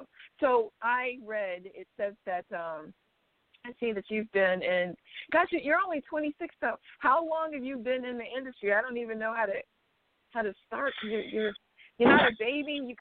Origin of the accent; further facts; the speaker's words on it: Florida, United States; Yeah, I'm Caribbean and also from Florida